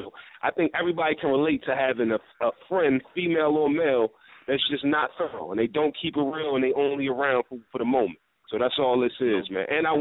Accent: Brooklyn, New York, United States; also born or lived in Philadelphia; Born and raised, man. Born, actually, you know what's funny? I was raised in New York and Philly the same amount of time, about 15 years in both places.

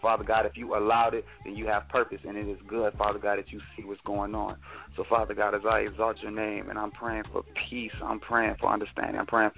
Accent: Jacksonville, Florida, United States; I'm from Jacksonville, Florida.

